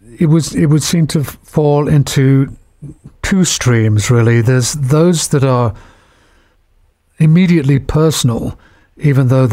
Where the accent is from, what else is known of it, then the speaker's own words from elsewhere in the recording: London, United Kingdom; I grew up in London, as I said, in the 60s